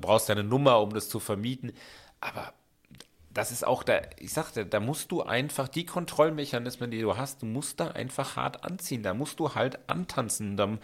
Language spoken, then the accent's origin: German; Düsseldorf, North Rhine-Westphalia, Germany; ich bin in Oberbilk groß geworden, 2,5 Zimmerwohnungen, mit meinen Eltern, mein Spielplatz war der Volksgarten.